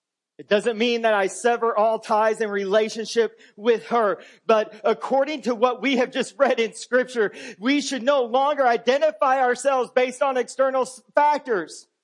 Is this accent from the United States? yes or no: yes; Oklahoma, United States; I'm a 40-year-old white Caucasian male born and raised in Oklahoma